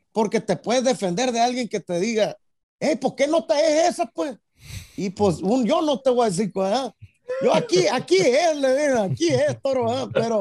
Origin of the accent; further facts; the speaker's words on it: Los Angeles, California, United States; also born or lived in Hermosillo; aquí crecimos nosotros en Los Ángeles. Uh-huh. Nosotros somos de Hermosillo, Sonora.